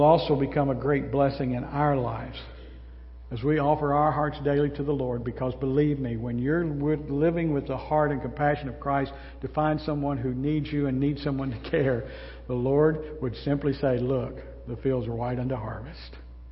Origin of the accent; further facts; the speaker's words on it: the South, United States; I mean, even now, I'm from the South, and a lot of you guys have that same hospitality.